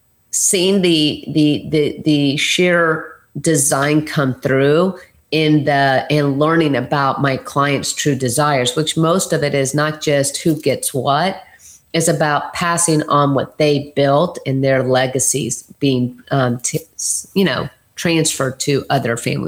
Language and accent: English; Lakeland, Florida, United States; My hometown is Lakeland, Florida, in Polk County.